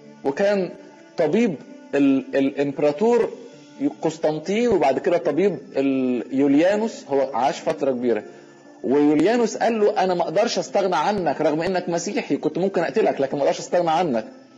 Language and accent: Arabic; Egypt; واستشهد عندنا في مصر